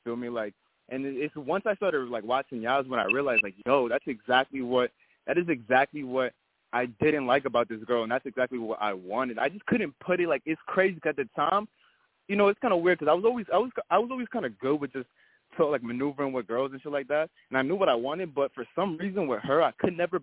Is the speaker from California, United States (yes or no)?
no; New York, United States; I'm from New York. Like, I'm just straight from Queens.